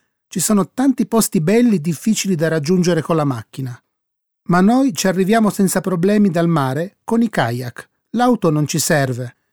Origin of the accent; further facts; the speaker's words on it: Prague, Czechia; Italian is a second language; Sono di Praga, quindi sono partito da lì.